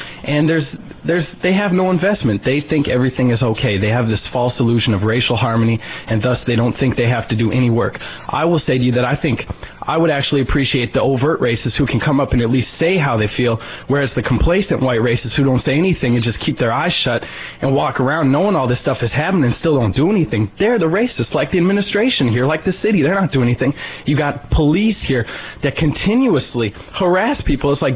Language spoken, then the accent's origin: English; Minot, North Dakota, United States; I come from Minot, North Dakota, and that place is an extremely racist place, and I partially left there to try and not fall into the same trap